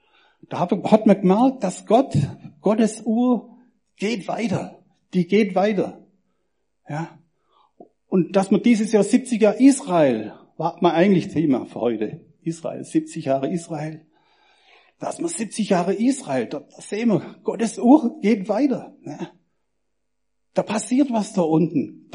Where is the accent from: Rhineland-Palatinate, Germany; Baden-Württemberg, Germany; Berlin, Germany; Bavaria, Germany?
Baden-Württemberg, Germany; Als Schwabe, rational, wirtschaftlich denkend.